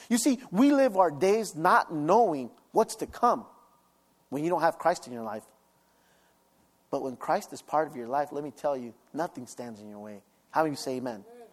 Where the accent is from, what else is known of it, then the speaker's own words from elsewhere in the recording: Cathedral City, California, United States; I grew up here in Cathedral City. I went to school with Jesse Sanchez.